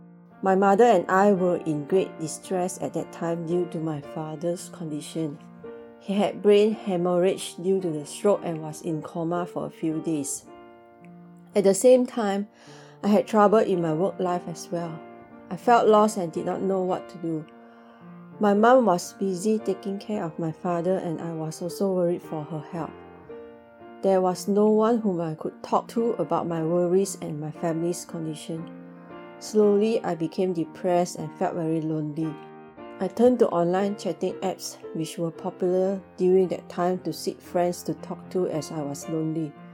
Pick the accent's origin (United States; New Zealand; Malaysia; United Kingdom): Malaysia; Penang; English is a second language; I am from Penang and originally a Buddhist. My family also practice Taoism.